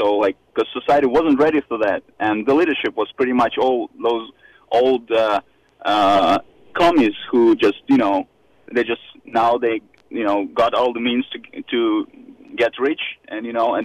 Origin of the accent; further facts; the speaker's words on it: Russia; born there; English is a second language; Because I apologize, it's my second language and I was born in Russia.